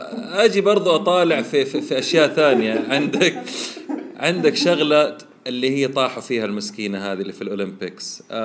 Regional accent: Saudi Arabia; طب ما احنا سعوديين،

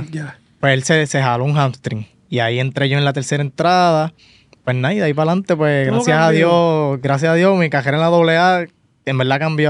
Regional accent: Barranquitas, Puerto Rico; Barranquita, mi pueblo, me llamo obviamente, mi pueblo, cerca

